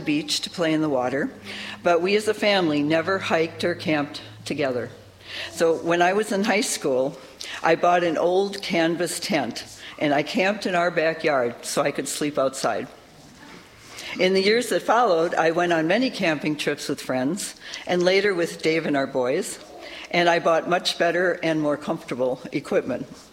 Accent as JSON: {"language": "English", "town": "Sheboygan", "region": "Wisconsin", "country": "United States", "tie": "born or raised there", "said": "I grew up in Sheboygan on the shores of Lake Michigan, and I knew early on that it was a special place."}